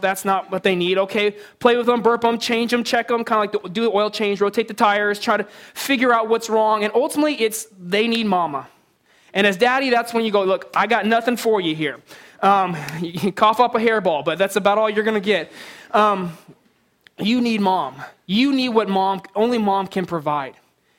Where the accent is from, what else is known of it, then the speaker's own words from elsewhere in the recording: San Diego, California, United States; I grew up in San Diego, and I asked that question, it'd be like four of us, you know.